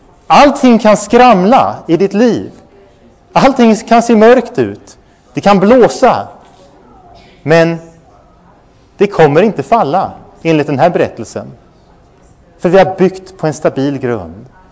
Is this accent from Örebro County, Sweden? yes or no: yes; Örebro County, Sweden; now in Skåne, Sweden; eftersom jag kommer från Närke som ni vet så är jag inte så van den skånska vinden